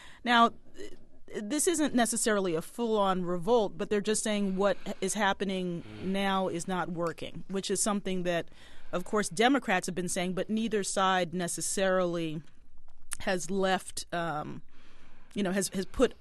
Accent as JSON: {"language": "English", "region": "Maryland", "country": "United States", "tie": "born or raised there", "said": "You know, I grew up in Maryland, and there's a lot of Appalachian culture there"}